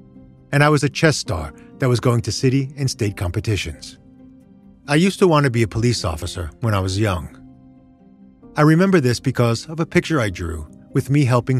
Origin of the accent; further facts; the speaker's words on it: San Antonio, Texas, United States; I was born in San Antonio, Texas, on the city's east side. The drug and gang culture was thriving and spreading through that side of town.